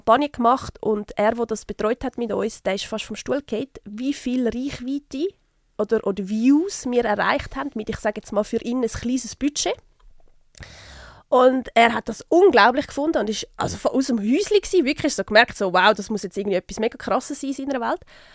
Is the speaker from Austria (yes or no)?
no; Switzerland; über den reden wir ja nicht als Schweizer.